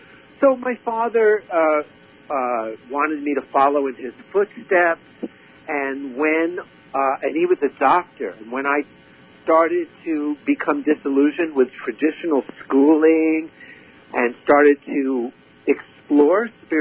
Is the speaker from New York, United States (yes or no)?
yes; Brooklyn, New York, United States; born there; I was born in Brooklyn, New York, and as a young man, I dreamed of becoming a firefighter, a doctor, an ice cream salesman.